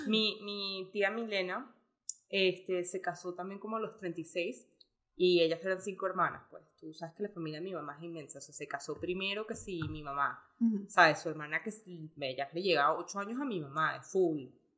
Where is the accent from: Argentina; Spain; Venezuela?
Venezuela; Ustedes saben que yo soy venezolana y que Elisa es colombiana.